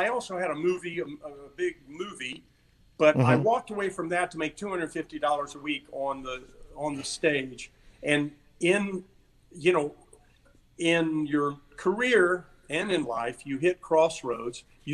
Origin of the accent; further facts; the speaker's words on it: the South, United States; I'm from the South.